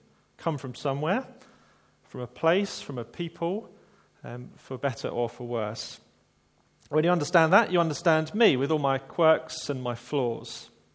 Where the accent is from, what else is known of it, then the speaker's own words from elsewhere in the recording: Dartford, South East England, United Kingdom; accent: estuary; I'm not actually from Banstead, I'm from Dartford in Kent. My accent sometimes slips into the sort of estuary mode.